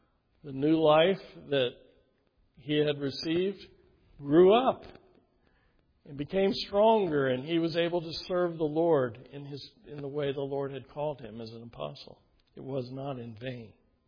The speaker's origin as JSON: {"language": "English", "town": "Altavista", "region": "Virginia", "country": "United States", "tie": "born or raised there", "said": "this is an unfortunate part of the culture that I grew up in, Central Virginia. I grew up in Alta Vista, of all places. You might know that little town."}